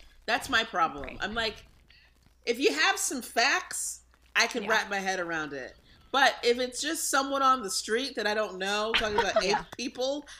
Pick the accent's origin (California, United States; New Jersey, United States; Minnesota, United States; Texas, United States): New Jersey, United States; No, I'm from a small town in New Jersey.